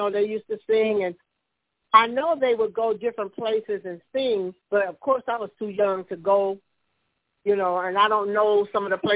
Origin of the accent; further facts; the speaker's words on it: Collinsville, United States; Growing up in Collinsville was challenging to me at times, you know, at a young age.